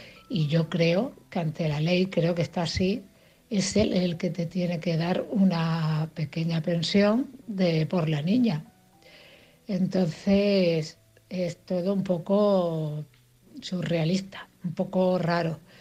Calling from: Cartagena, Region of Murcia, Spain; de Cartagena.

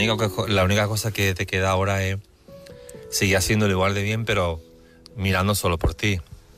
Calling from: Sevilla, Andalusia, Spain; de Sevilla

